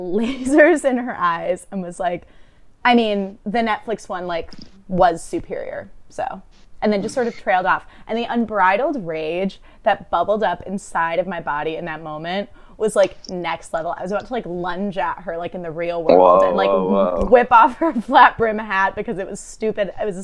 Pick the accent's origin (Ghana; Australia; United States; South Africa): United States; Highland Park, Illinois; I grew up in Highland Park, Illinois.